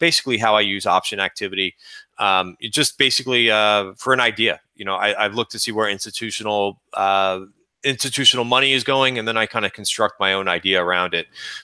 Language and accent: English; New Jersey, United States; By the way, I'm also from Jersey too